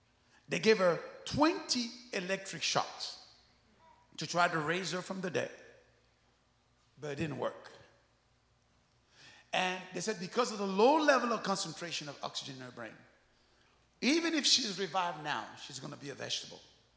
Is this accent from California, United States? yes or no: no; Dallas, Texas, United States; I'm not even from here. I come from Dallas. I am her guest.